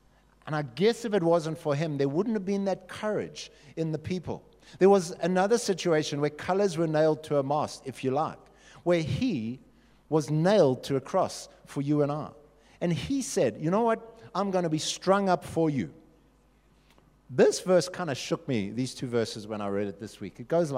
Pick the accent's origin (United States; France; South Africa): South Africa; It got me thinking about whether I'm proudly Christian to the same extent that I'm proudly South African.